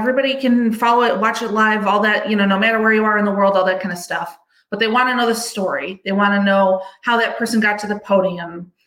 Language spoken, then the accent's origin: English; New York, United States; I grew up near Buffalo. right?